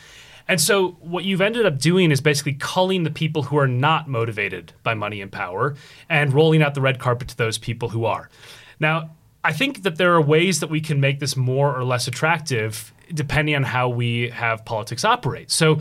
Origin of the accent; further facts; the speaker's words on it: Minneapolis, Minnesota, United States; where in my hometown, George Floyd was murdered. I grew up in Minneapolis.